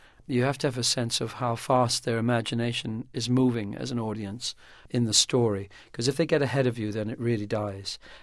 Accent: Wisconsin, United States; I can come onto the stage and within a minute say that I'm from Wisconsin.

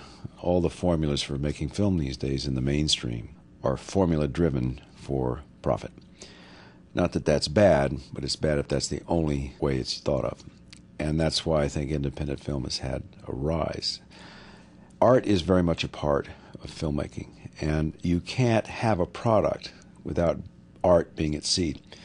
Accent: California, United States; I'm a Californian, I'm a native Californian

